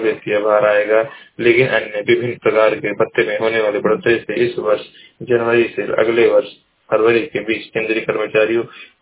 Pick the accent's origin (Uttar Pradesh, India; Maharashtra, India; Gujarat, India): Uttar Pradesh, India; मैं जिला महाराजगंज का निवासी हूँ।